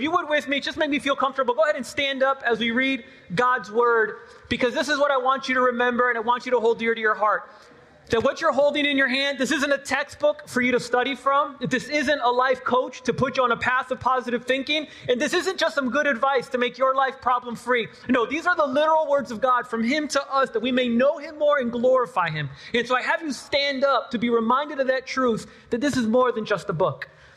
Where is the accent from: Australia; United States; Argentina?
Argentina; Listen, actually, for real, though, I'm from Argentina. I love soccer, right?